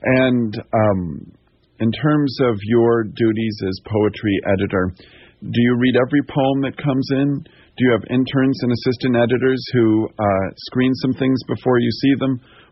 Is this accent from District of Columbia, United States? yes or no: yes; Washington, District of Columbia, United States; So the fact that I was born and raised in Washington, D.C., do you think that that I could qualify?